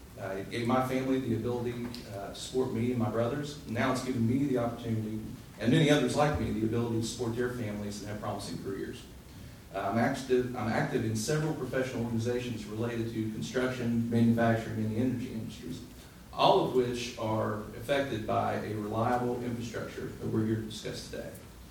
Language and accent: English; Greensville, West Virginia, United States; Let me begin by saying I am a proud and lifelong West Virginian. I grew up in Greensville, which is a rural community in Calhoun County